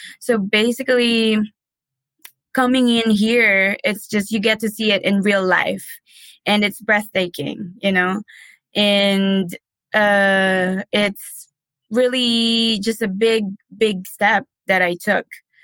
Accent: Philippines; Well, I am from the Philippines. I have been a nurse since 2010, and I have a 5-year full-time experience as a nurse back in the Philippines

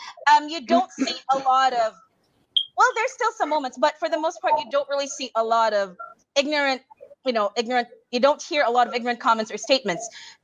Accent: Cebu, Central Visayas, Philippines; I mean, I was from Cebu.

